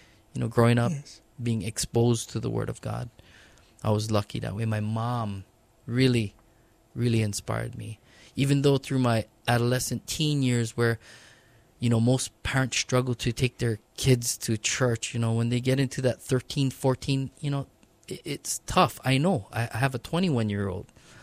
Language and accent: English; Honolulu, Hawaii, United States; You know, growing up in Kuhi Park Terrace area, we actually lived up in the valley, but you know, downtown was a pretty rough area.